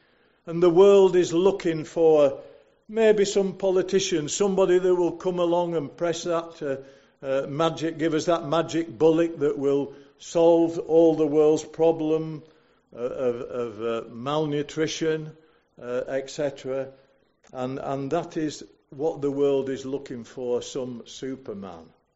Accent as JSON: {"language": "English", "country": "United Kingdom", "said": "And we have no right to assume, as British people, that the sun will never set on everything that we have."}